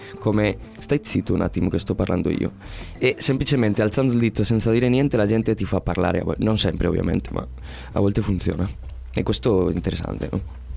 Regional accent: Spain; Italian is a second language; now in Italy; io faccio più fatica da spagnolo qua in Italia a fare qualche scherzo, qualche roba.

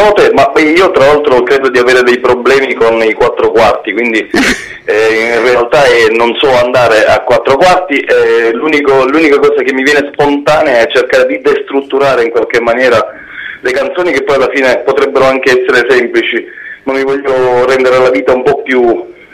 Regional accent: Sicily, Italy; io sono siciliano, io sono cresciuto in una terra che da sempre accoglie le persone che scappano da una guerra o che scappano dalla tirannia

